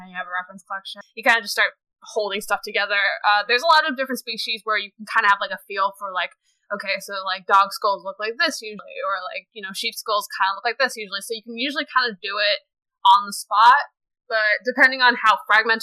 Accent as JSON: {"language": "English", "region": "New York", "country": "United States", "said": "I'm sorry. I'm just person. I am from New York."}